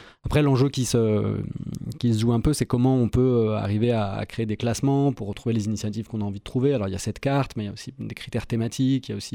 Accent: Centre-Val de Loire, France

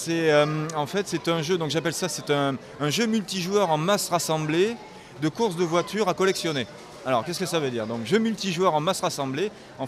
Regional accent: Toulouse, Occitanie, France; Toulouse. Toulouse.

